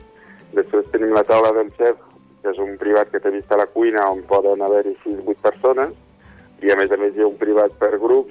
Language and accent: Catalan; France; Catalan is a second language; now in Spain; perquè sóc un francès que va aprendre de vi aquí a Espanya, al final.